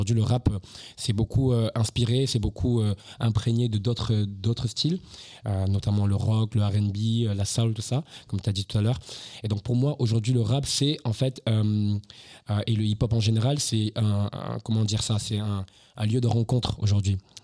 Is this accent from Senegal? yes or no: no; Toulouse, Occitanie, France; j'ai 26 ans, je suis un artiste de la ville de Toulouse, j'ai grandi à Toulouse, j'ai fait toute ma scolarité à Toulouse depuis que j'ai 9 ans, je suis à Toulouse.